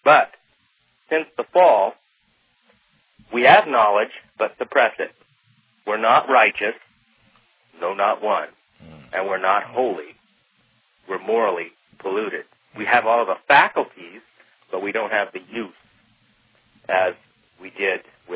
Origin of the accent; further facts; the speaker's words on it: California, United States; I was raised in Central California. My family's I have a family farm out there